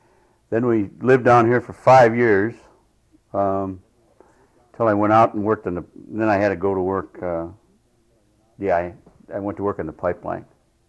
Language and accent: English; Red Wing, Minnesota, United States; moved away as an adult; now in Alaska, United States; Well, I was born and raised in Red Wing, Minnesota, and came to Alaska originally in 1962 as a school teacher and a basketball coach at Kodiak, Alaska, and taught there a couple of years.